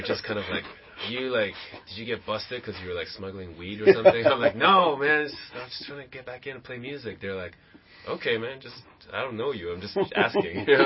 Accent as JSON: {"language": "English", "country": "Taiwan", "said": "I've never been there before, because I'm from Taiwan."}